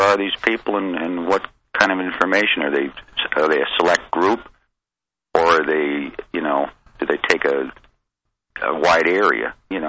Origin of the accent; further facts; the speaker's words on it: Chicago, Illinois, United States; Especially, I'm from Chicago, so that, you know, you knew the seasons here.